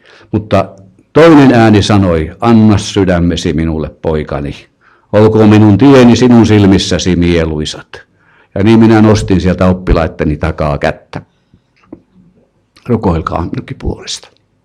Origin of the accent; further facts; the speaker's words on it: Ostrobothnia, Finland; kun minä kasvoin Pohjanmaalla, Karjalasta päin minunkin vanhempani on kyllä sinne tulleet sodan jaloissa.